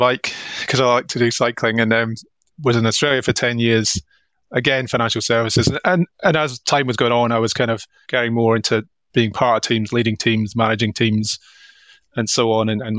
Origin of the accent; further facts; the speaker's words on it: Scotland, United Kingdom; So you can tell by my funny accent, I'm from Scotland.